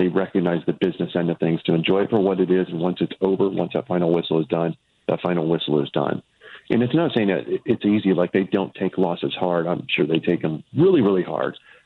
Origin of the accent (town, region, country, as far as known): Midwest, United States; born or raised there